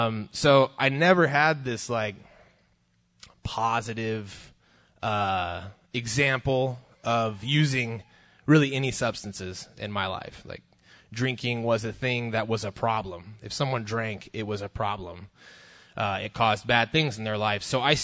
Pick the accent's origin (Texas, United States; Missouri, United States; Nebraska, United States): Texas, United States; Houston; I grew up in Southwest Houston. I'm now 31.